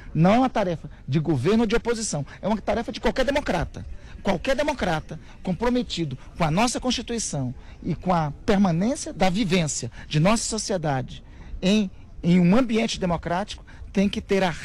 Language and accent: Portuguese; Brazil; como brasileiro, como democrata, como representante do povo brasileiro